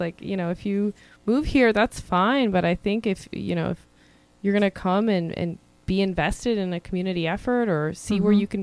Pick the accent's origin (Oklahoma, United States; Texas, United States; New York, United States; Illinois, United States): Illinois, United States; Chicago; parents and grandparents came here from the former Soviet Union shortly before I was born. And, you know, I grew up in Chicago, but I never felt like that was my home.